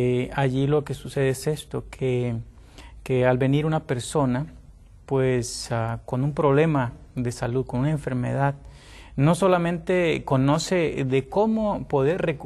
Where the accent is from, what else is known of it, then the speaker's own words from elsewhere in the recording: Tamaulipas, Mexico; now in United States; yo soy oriundo de México, pero específicamente del estado de Tamaulipas. Y bueno, actualmente pues radico en el estado de Texas, aquí en Estados Unidos